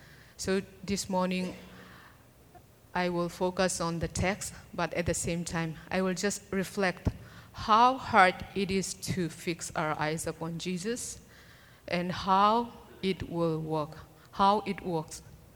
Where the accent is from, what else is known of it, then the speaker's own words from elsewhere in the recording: Kalaymyo, Myanmar; English is a second language; I'm from Myanmar. I came from this northwestern part of Myanmar. My hometown is Kalimyok.